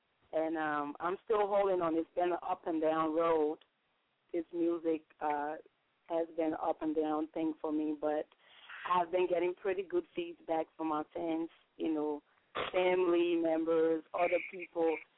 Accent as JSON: {"language": "English", "country": "Liberia", "tie": "born or raised there", "also_born_or_lived": "Guinea", "said": "Well, I was born and raised in Liberia, and moved to Guinea a little bit. Spent a couple of years there, and while I was there, I learned a couple of languages there."}